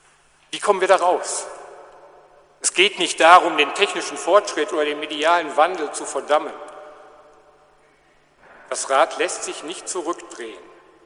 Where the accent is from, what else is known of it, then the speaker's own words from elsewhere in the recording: North Rhine-Westphalia, Germany; Die vielen Jahre von damals, als kleiner Junge im Ruhrgebiet, bis heute als Polizeipräsident in Münster